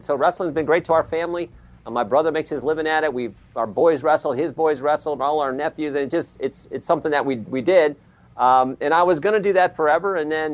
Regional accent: Ohio, United States; And even though I'm from Ohio and I should be a Browns or Bengals fan, because I grew up in the 70s

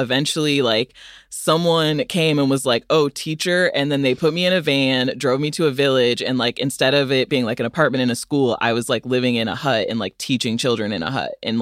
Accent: United States; Honestly, I was like, oh, I'm from America. My employment stuff is weird.

